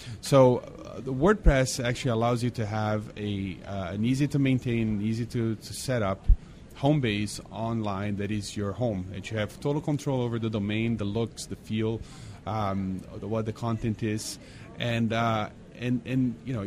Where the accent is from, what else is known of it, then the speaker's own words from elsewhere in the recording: Brazil; when I was growing up in Brazil, Everybody drove a VW Bug.